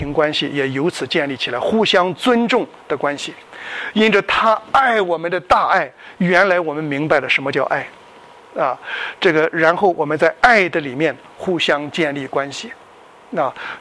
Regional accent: Shandong, China; 那我们山东人有一句话叫今晚脱了鞋和袜不知明朝穿不穿

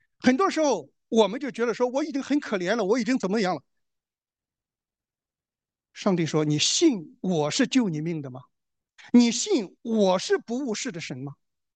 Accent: China; 烧香很容易，我们中国人拜偶像都是口头上说的

